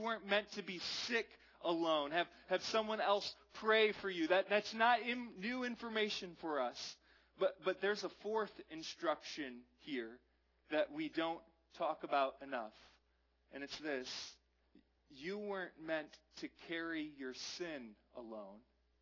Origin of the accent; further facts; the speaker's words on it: New Jersey, United States; We're from New Jersey. Everyone's impatient, especially when they're driving, right?